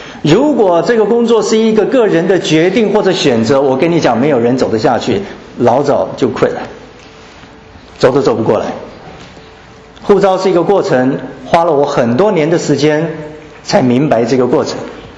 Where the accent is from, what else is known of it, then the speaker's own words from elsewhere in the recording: Tainan, Taiwan; now in United States; 我是来自台湾台南的一个很平凡的外省家庭，在那个年代，我们这样子一个外省家庭，不是地主，没有产业，没有祖产，父母带着很小的孩子49年到了台湾，